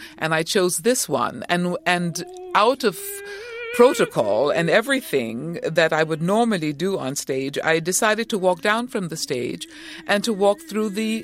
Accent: Augusta, Georgia, United States; Growing up in Augusta, in the segregated South, I grew up in a community of loving people, loving adults.

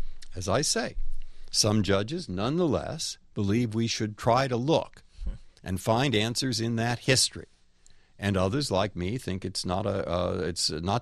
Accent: San Francisco, California, United States; also born or lived in Boston; I grew up in San Francisco. I lived most of my life in Boston.

